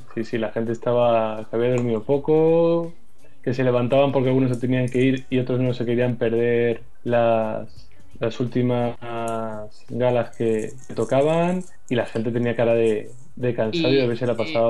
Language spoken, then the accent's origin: Spanish; Madrid, Community of Madrid, Spain; que yo soy de Madrid